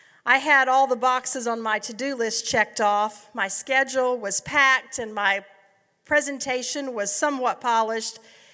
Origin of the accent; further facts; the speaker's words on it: Savannah, Georgia, United States; I really would love to just welcome you all for the next couple of days into my hometown. I may be a little biased, but I like Savannah